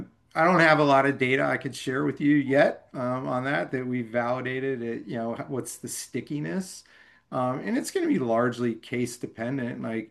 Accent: Orange Park, Florida, United States; also born or lived in Midwest / Southern California; like I was born in the Midwest, but we lived in Southern California for 3 years, and then a little town called Orange Park, Florida, outside of Jacksonville, Florida.

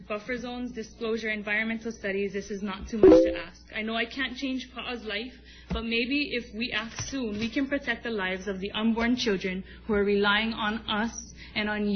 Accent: Kekaha, Hawaii, United States; also born or lived in Waimea Valley; I was born and raised in Waimea Valley and Kekaha on the west side. As a west side resident

